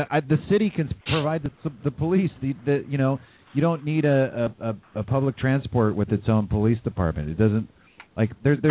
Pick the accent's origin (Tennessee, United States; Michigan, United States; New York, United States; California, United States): California, United States; now in San Francisco, United States; I'm from the South Bay originally, but, yeah, I'm in San Francisco.